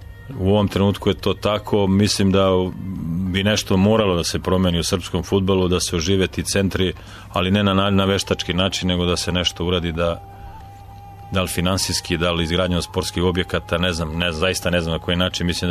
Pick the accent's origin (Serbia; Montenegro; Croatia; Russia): Serbia; Ljubić, Šumadija and Western Serbia; born there; Pa ja sam rođen u Ljubiću kod Čačka, bliže sam Zavičaju